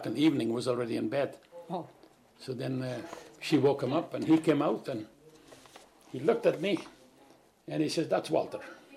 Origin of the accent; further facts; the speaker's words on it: Canada; I told her in Polish, I said, I am from Canada.